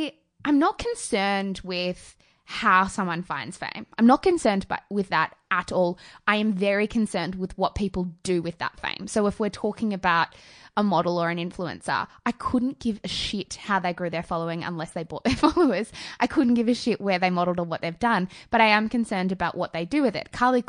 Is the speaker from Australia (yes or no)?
yes; Australia; We were well educated. We are white. We grew up in homes. We grew up in Australia.